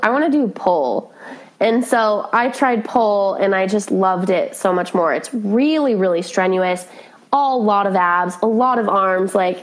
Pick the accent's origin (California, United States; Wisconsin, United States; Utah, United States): Utah, United States; So I grew up in Utah and I did it in Utah.